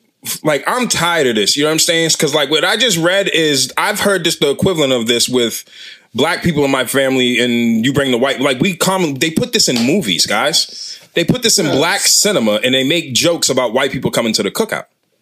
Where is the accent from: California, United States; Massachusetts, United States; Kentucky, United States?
Massachusetts, United States; Boston; I grew up in Boston, too, so, like...